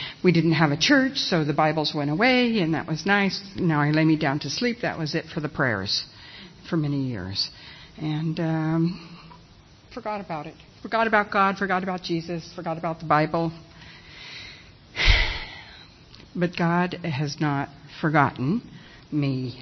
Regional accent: California, United States; He's from Canada. I'm from California. We met in Florida. We got married.

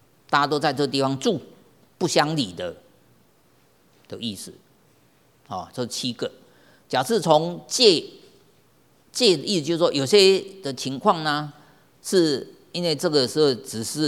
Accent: Sichuan, China; 我们四川人有时候会说话，对不对

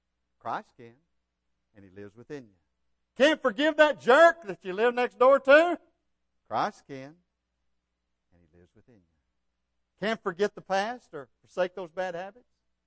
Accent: Sulphur Springs, Texas, United States; And I grew up in Sulphur Springs, Texas, where we're living now.

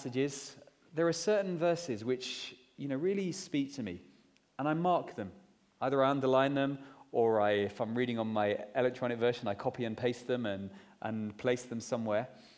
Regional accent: United Kingdom; Maybe, and being British, we're terrible at celebrating, actually.

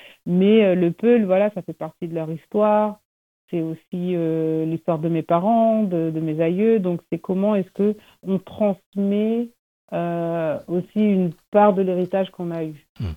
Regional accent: Normandy, France; moi, je viens de Normandie, j'ai grandi en Normandie. Donc, j'explique que je suis très fière de mes origines sénégalaises, je vais tout le temps au Sénégal.

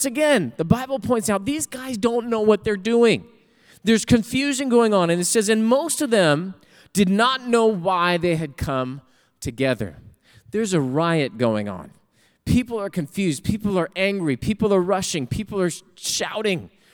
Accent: San Bernardino, California, United States; Wait, San Bernardino? That's my street, that's my hometown.

